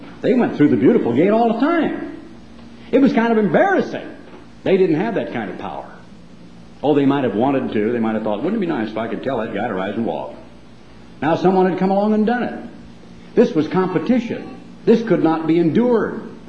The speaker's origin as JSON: {"language": "English", "country": "United States", "said": "I'm not a partisan politician, but I am an American, and he made me proud to be that."}